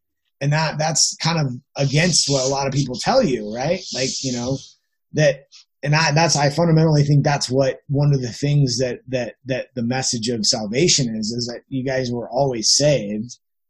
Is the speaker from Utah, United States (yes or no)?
yes; Utah, United States; growing up in Utah, right, having missionaries and stuff like that.